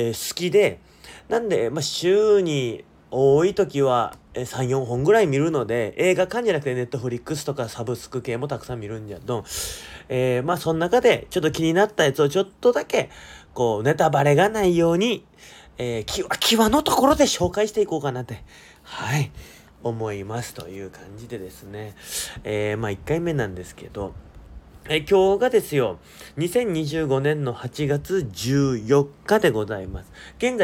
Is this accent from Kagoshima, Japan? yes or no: yes; Kirishima, Kagoshima, Japan; おいの地元は鹿児島県霧島市ってとこなんですけど